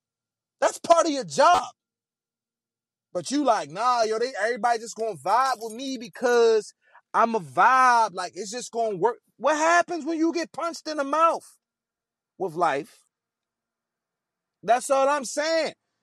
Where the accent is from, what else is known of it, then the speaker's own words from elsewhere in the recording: Harlem, New York, United States; I'm from Harlem. So I wanted to be all of that.